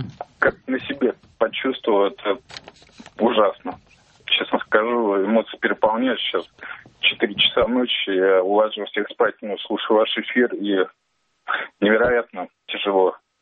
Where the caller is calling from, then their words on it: Saint Petersburg, Russia; Я из Санкт-Петербурга